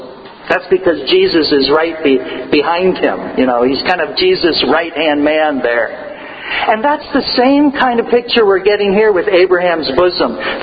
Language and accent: English; California, United States; Personally, since I'm from Southern California, I kind of like to picture this rich man as living in Beverly Hills.